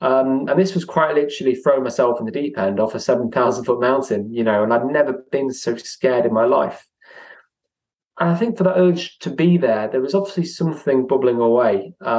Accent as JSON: {"language": "English", "town": "Chester", "region": "North West England", "country": "United Kingdom", "tie": "born or raised there", "said": "I was brought up in Chester and I was an only child."}